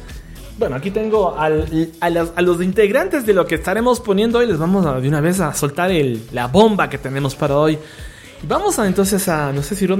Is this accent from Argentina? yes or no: no; Cuenca, Azuay, Ecuador; Qué bueno que te gustó mi pueblo, entonces.